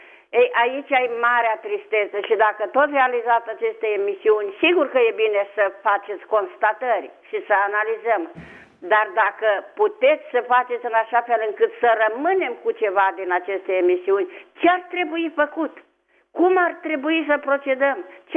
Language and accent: Romanian; Bucharest, Romania; vă sunt din București